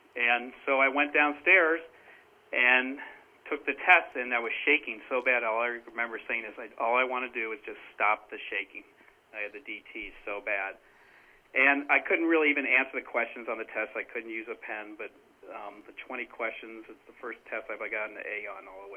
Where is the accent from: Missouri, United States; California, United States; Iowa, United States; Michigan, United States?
Missouri, United States; St. Louis; born there; I was born in St. Louis, Missouri, into a pretty affluent family.